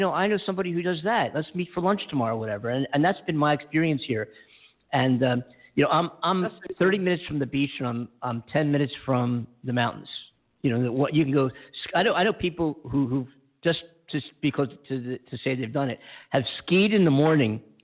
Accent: Philadelphia, Pennsylvania, United States; also born or lived in New York; Growing up in Philadelphia, having also lived in New York and traveled a lot, Boston, Philly, New York, up and down.

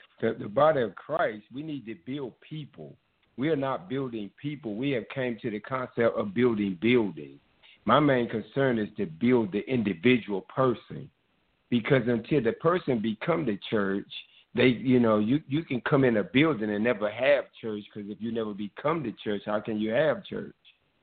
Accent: North Carolina, United States; You know, when I grew up in North Carolina, you know, everybody was teaching, the whole neighborhood.

